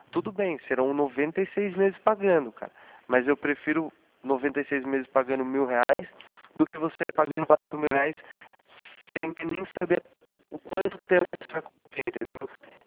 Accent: Sorocaba, São Paulo, Brazil; Eu sou de Sorocaba

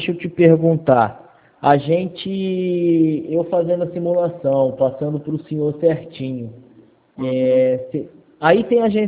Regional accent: Votuporanga, São Paulo, Brazil; eu sou daqui de Botuporanga

